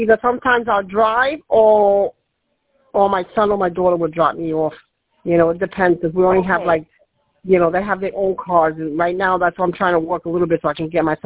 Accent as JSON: {"language": "English", "town": "Northampton", "region": "Pennsylvania", "country": "United States", "said": "I'm from Northampton. Yeah, but I'm not far from Quakertown either."}